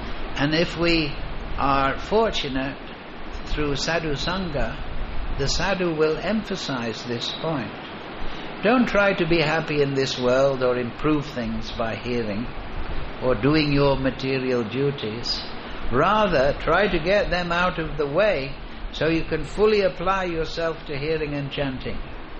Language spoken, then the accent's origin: English; Bihar, India; English is a second language; I'm from Bihar, I used to be a follower of Lalu Prasad and I had a lati stick and everything.